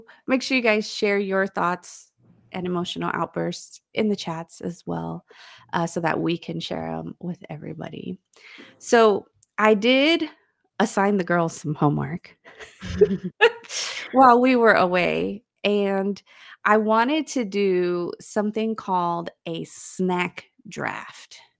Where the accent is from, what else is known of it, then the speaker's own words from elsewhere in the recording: San Francisco, California, United States; So I grew up in San Francisco where my neighbors were all pretty much Asian. There's Asian markets all over the place.